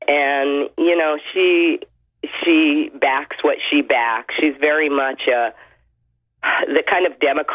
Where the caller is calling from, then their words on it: Hilo, Hawaii, United States; I'm calling you from Hilo, Hawaii.